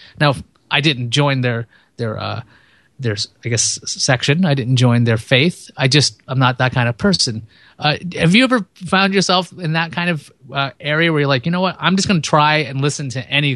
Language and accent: English; East Coast, United States; I'm from the East Coast and I talk really fast